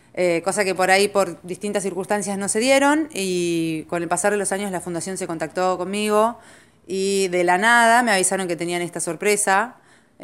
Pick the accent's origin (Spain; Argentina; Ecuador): Argentina; si nos gusta el fútbol, somos argentinos